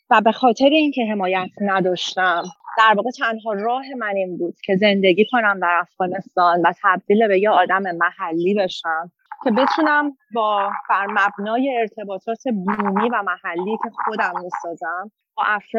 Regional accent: Iran; now in Australia; فکر کردم به عنوان یک ایرانی استرالیایی

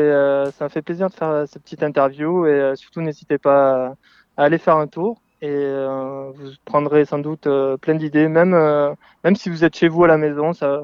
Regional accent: Castres, Occitanie, France; moved away as an adult; also born or lived in England / Switzerland; j'ai fini par l'apprentissage en brevet professionnel pendant 2 ans chez moi à Castres, à côté de Toulouse. Et à 19 ans, je suis parti juste après l'apprentissage.

